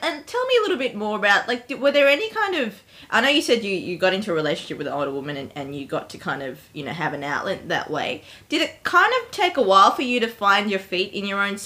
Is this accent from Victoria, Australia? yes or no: yes; Melbourne, Victoria, Australia; we're from Melbourne, Australia